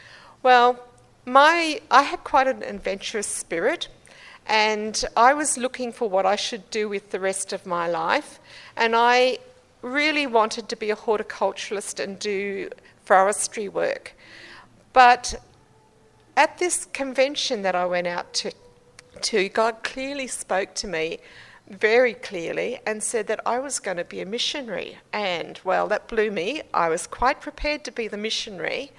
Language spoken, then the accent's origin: English; Chinchilla, Queensland, Australia; born there; I was born in the Darling Downs in a little town called Chinchilla.